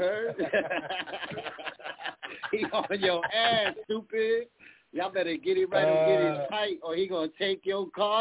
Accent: Bronx, New York, United States; You know, I'm from the Bronx too, my nigga. Allerton Ave, White Plains, Gun Hill, you heard?

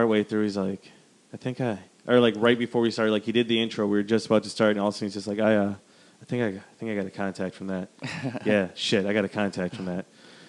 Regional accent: Wisconsin, United States; Yeah, I grew up in Wisconsin.

